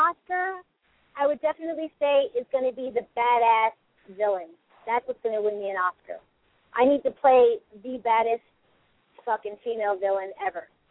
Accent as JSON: {"language": "English", "town": "Lockport", "region": "New York", "country": "United States", "tie": "born or raised there", "said": "And I grew up with her in Lockport, New York"}